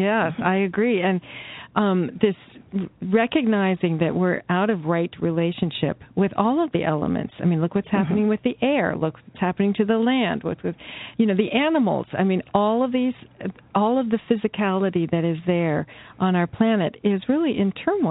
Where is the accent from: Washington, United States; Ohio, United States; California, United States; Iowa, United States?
Ohio, United States; my mother made me actually very conscious of water when I grew up in Ohio, because we had a well